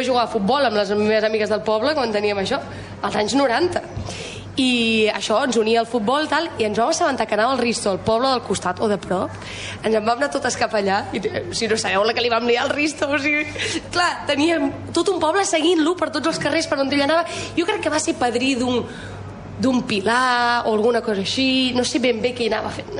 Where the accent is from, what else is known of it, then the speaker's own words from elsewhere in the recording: Salomó, Catalonia, Spain; I de sobte, al meu poble, Salomó, el poble d'on és mon pare, a l'interior de Tarragona